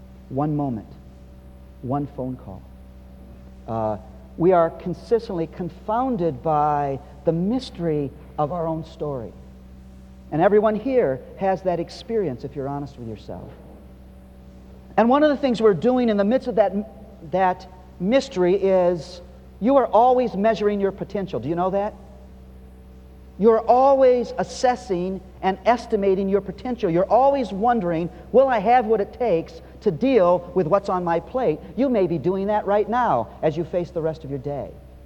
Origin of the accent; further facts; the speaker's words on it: Toledo, Ohio, United States; And I was raised in Toledo, Ohio